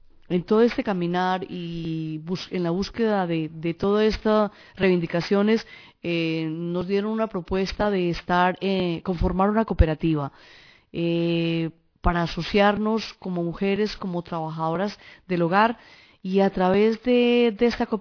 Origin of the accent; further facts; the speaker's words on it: Colombia; now in Spain; llevo 3 años aquí en España, soy colombiana